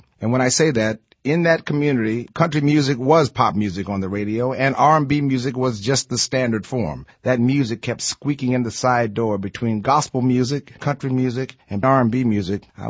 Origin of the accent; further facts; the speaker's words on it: Tuskegee, Alabama, United States; It was probably just about as normal as life could be, except I was born and raised on a university campus.